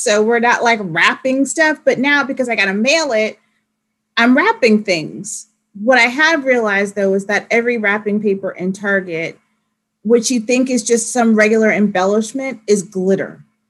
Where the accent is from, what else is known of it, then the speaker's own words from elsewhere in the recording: Florida, United States; You know, growing up, growing up in South Florida, I did have my Hanukkah traditions.